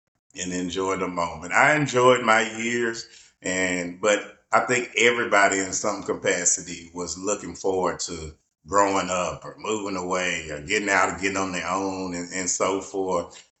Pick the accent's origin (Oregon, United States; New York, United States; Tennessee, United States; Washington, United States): Tennessee, United States; Columbia; also born or lived in Pulaski; They had me there in Pulaski. They got married, moved to Columbia, which is a neutral site. And we grew up here in Columbia.